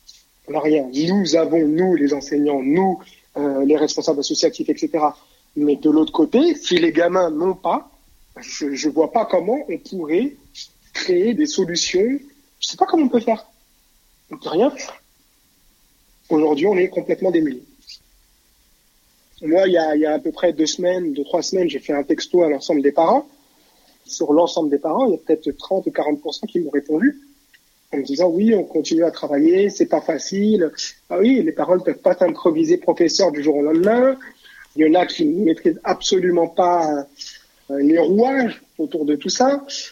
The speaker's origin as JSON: {"language": "French", "town": "La Courneuve", "region": "Île-de-France", "country": "France", "tie": "born or raised there", "said": "33 ans, j'habite à La Courneuve, je suis né à La Courneuve, même s'il n'y a pas d'hôpital, je suis né chez moi."}